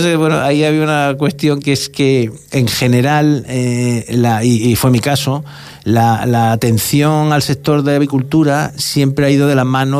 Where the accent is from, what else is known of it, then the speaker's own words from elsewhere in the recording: Andalusia, Spain; cuando yo hice la carrera, que la hice en Córdoba, porque soy andaluz